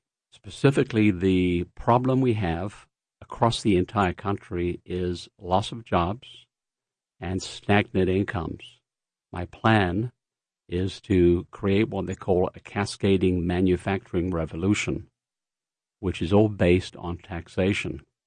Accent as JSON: {"language": "English", "region": "London", "country": "United Kingdom", "tie": "born or raised there", "moved": "as an adult", "lives_now": "United States", "said": "I'm originally from London, England, born and educated there. I've been a proud citizen for about 40 years, having lived in this country for nearly 50. It's scary for me to think about it. I used to live in San Diego"}